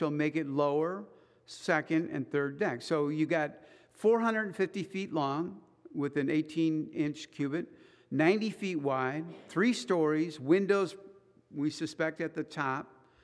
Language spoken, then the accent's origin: English; Missouri, United States; I'm from Missouri, right? You guys know, just show me state.